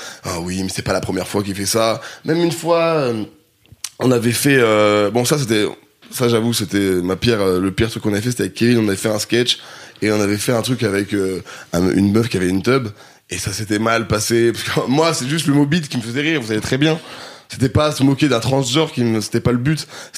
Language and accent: French; Grenoble, Auvergne-Rhône-Alpes, France; j'ai grandi à Grenoble